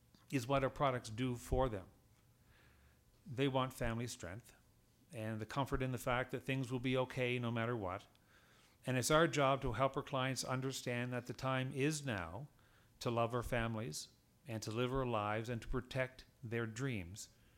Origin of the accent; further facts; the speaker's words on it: Halifax, Nova Scotia, Canada; I am from Halifax, Nova Scotia, as you heard in the introduction.